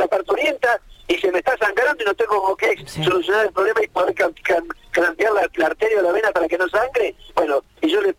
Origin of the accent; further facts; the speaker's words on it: Córdoba, Argentina; yo soy segundo cordobés de la chacra del departamento de San Javier, Córdoba.